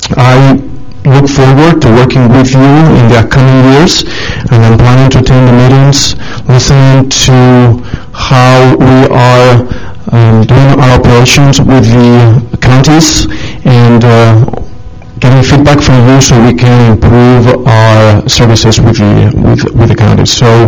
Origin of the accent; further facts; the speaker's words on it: Madrid, Community of Madrid, Spain; English is a second language; moved away as an adult; now in United States; As you can see by my accent, I'm not an American. I was born and raised in Madrid, Spain.